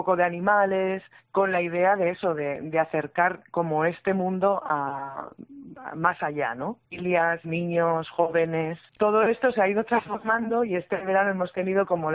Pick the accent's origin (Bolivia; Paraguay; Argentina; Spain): Spain; La Rioja; born there; now in Navarre, Spain; Bueno, pues yo ya hacía muchos años que estaba viviendo en un pueblito de Navarra, aunque soy nacida en La Rioja. Uh-huh. Pues salí en mi juventud de La Rioja y he vivido en diferentes ciudades y terminé en un pueblito de Navarra